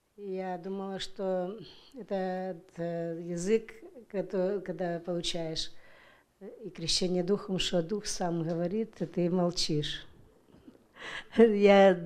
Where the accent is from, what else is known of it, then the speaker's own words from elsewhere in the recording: Tacoma, Washington, United States; я из Такомы.